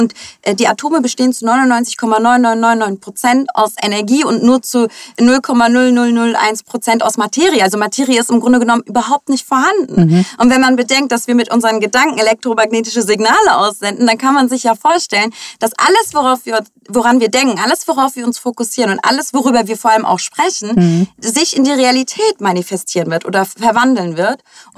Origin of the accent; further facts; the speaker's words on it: Hamburg, Germany; Ich bin in Hamburg geboren, bin die Tochter türkischen ehemaligen Gastarbeitern, die in den 70ern nach Deutschland ausgewandert sind.